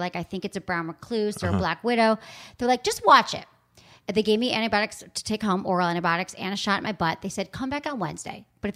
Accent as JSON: {"language": "English", "country": "South Africa", "tie": "born or raised there", "said": "I grew up in South Africa."}